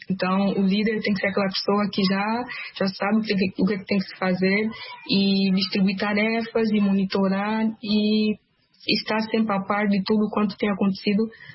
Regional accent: Cabinda, Angola; now in Brazil; Eu sou angolana, sou da província de Cabinda, cresci lá, nasci lá. Depois do meu ensino médio, eu estava pensando em morar fora do país.

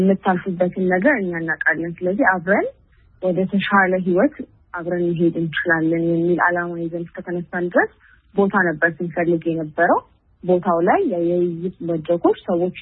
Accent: Addis Ababa, Ethiopia; ያደኩት እዚሁ አዲስ አበባ ነው።

